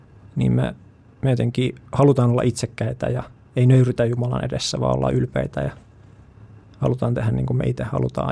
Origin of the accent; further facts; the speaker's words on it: Kouvola, Kymenlaakso, Finland; now in Jyväskylä, Finland; Tuun tuolta Jyväskylästä. Mä oon lähtöisin Kouvolasta.